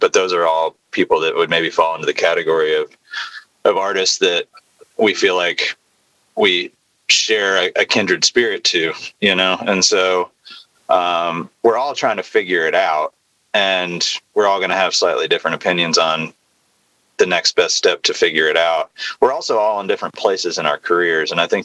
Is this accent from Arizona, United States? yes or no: no; Nashville, Tennessee, United States; That was a big thing, I think, for all of us growing up in Nashville